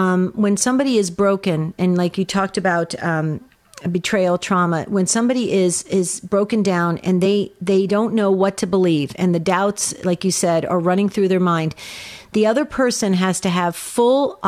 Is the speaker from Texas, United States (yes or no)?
no; New Jersey, United States; I love Arizona, but I miss New Jersey, especially the food and the people. I think I just loved growing up in New Jersey.